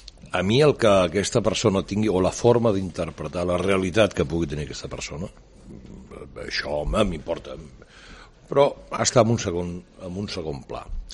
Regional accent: Barcelona, Catalonia, Spain; accent: xava; jo el meu català d'ara és passable, però el que tenia llavors era horrorós, era molt xava.

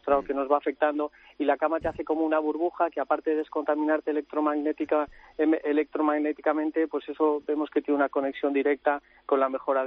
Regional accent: Spain; yo lo digo con orgullo como español

